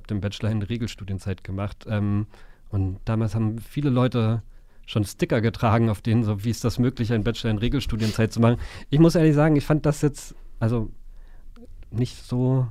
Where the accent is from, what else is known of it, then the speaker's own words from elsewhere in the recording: Coburg, Bavaria, Germany; Und ich komme ursprünglich aus Coburg und mir war schon die Nähe noch zu Hause oder zu meinem Zuhause damals wichtig.